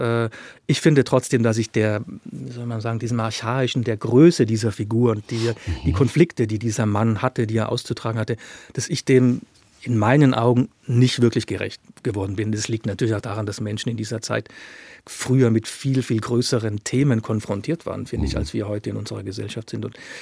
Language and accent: German; Germany; Aus Österreich als vielleicht noch mal mehr und auch als Westdeutscher.